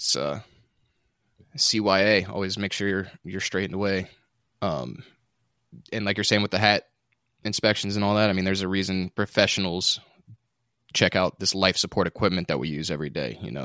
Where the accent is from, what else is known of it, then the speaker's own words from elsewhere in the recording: the South, United States; I'm a bit of a hockey fan, even though I'm from the South.